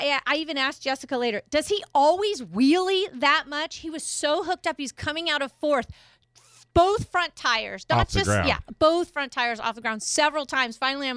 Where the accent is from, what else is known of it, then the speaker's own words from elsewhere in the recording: California, United States; We're like, oh, my God, we're from Southern California.